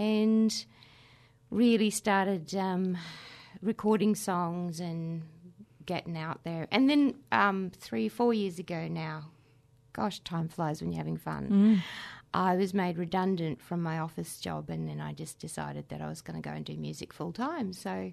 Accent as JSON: {"language": "English", "region": "Queensland", "country": "Australia", "lives_now": "South Australia, Australia", "said": "I am from far north Queensland, a place called the Atherton Tablelands originally."}